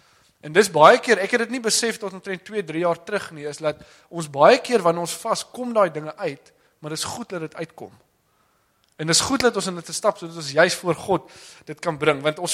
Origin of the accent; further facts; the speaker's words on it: Western Cape, South Africa; nou ek kom van die Weskus af